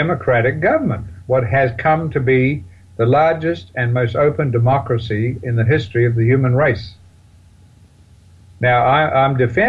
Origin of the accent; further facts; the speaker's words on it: Australia; As an Australian, if you want to talk about it, you're talking about another country.